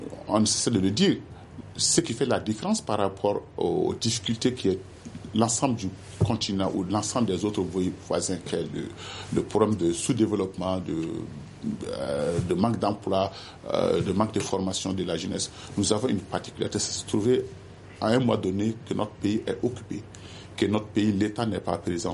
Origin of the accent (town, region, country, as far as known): Mali